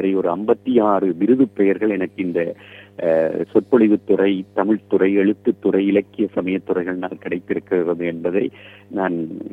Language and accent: Tamil; Karainagar, Northern Province, Sri Lanka; என்னுடைய சொந்த இடம் இலங்கையிலே யாழ்ப்பாணம் காரிநகர். காரிநகரிலே நான் பிறந்தேன்.